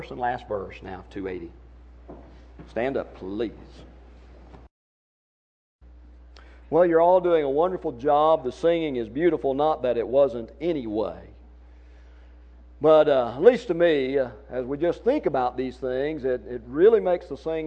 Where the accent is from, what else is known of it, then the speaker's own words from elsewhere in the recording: United States; accent: southern; And me, with my southern accent, I don't have much to talk about with this.